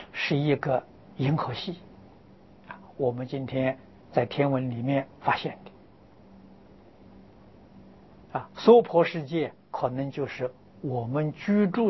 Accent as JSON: {"language": "Chinese", "country": "China", "said": "我们中国人讲黄极啊"}